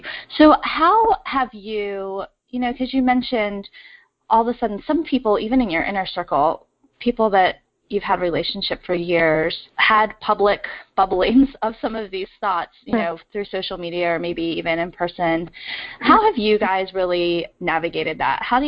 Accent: United States; just because I look Asian, but I was raised in America.

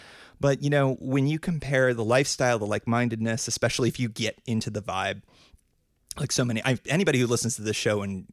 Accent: East Coast, United States; I grew up on the East Coast, and then I lived here in Portland for about 5 years.

